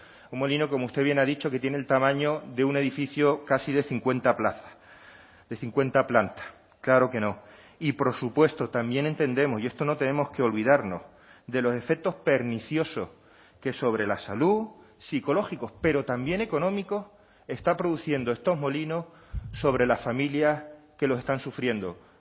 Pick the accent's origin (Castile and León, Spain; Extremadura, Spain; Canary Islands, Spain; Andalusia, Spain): Canary Islands, Spain; Fuerteventura; como he oído en mi tierra, en la isla de Fuerteventura, por este tema